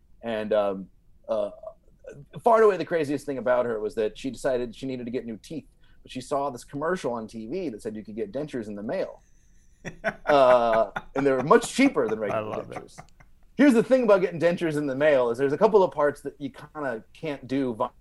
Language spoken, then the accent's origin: English; the South, United States; And so I'm from the South, people are often a little skeptical.